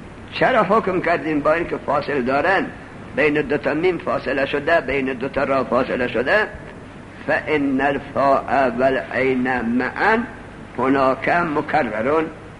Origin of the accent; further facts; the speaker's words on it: Afghanistan; moved away; از بشت که ما از افغانستان آمدیم نجف،